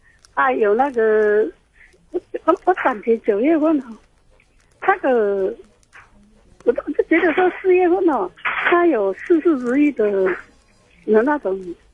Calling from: Nantou County, Taiwan; 我是在中部南投这边。

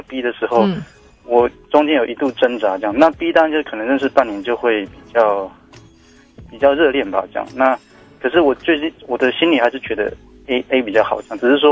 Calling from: Taichung, Taiwan; 我是台中的

